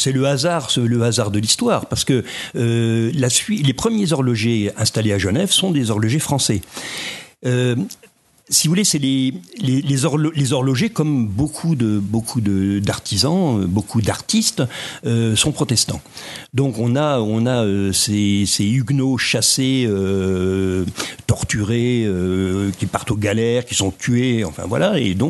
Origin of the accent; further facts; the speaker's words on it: Besançon, Bourgogne-Franche-Comté, France; je dis que je suis originaire de Besançon